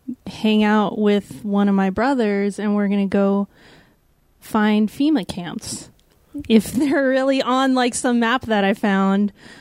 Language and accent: English; Garden Grove, California, United States; I grew up in Garden Grove. Like around Orange County near Disneyland and such.